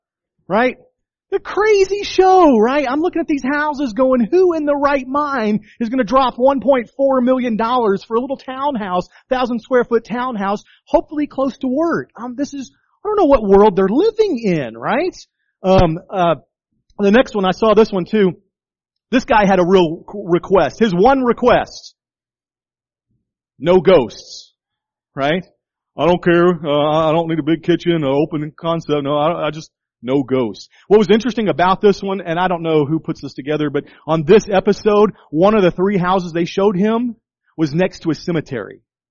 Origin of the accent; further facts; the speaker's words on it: Dallas, Texas, United States; I grew up in the Dallas area.